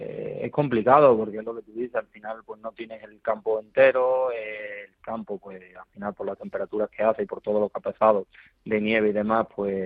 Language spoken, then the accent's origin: Spanish; Utrera, Andalusia, Spain; Yo nací en Utrera.